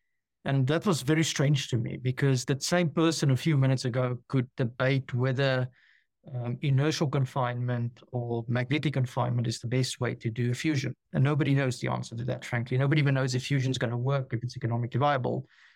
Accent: South Africa; now in France; I'm originally from South Africa. I actually stay in France at the moment.

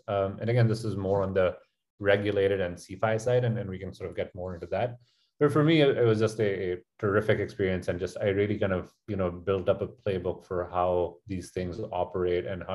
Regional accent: Pakistan; moved away as an adult; I grew up in Pakistan until I went over to the States for college.

